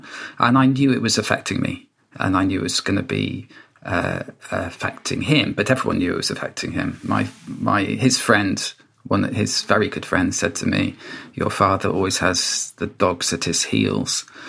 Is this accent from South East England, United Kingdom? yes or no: no; Wales, United Kingdom; when I was a child and growing up in Wales